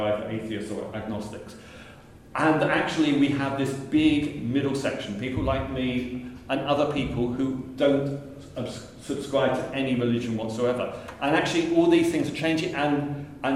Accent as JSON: {"language": "English", "region": "East of England", "country": "United Kingdom", "tie": "born or raised there", "moved": "yes", "said": "I mean, my experience of having been born and brought up in Essex and having left there was with the fact that it was a nasty, racist, homophobic and misogynistic place."}